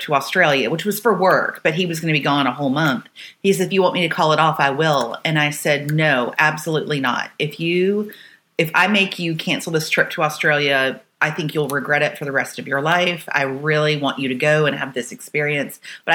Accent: Florida, United States; I'm from Florida.

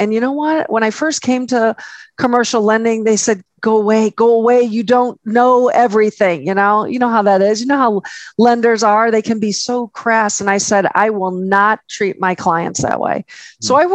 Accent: Chicago, Illinois, United States; Hey, I'm from Chicago. I get it.

